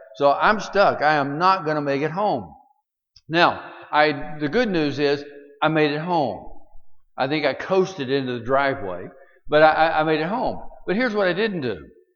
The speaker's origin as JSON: {"language": "English", "region": "Alabama", "country": "United States", "tie": "born or raised there", "also_born_or_lived": "Birmingham, United States / Huntsville, United States", "said": "I grew up in Alabama. Born and raised there, and when I came on staff with Word of Life, they sent me back to Alabama, and because I spoke fluent Southernese"}